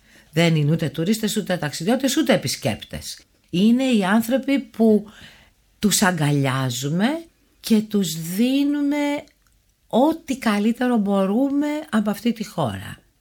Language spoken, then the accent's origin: Greek; Greece; Αλλά επειδή εγώ είμαι Ελληνίδα και έχω μάθει σε μια άλλη πραγματικότητα, πολλές φορές καταπιέζομαι.